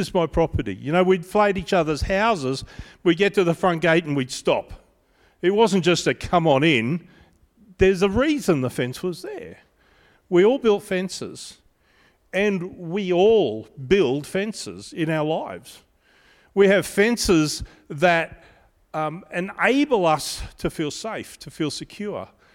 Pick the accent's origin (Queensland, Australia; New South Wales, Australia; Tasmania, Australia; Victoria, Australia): Queensland, Australia; Brisbane; As some people know, I grew up in Brisbane, in suburbia in Stafford.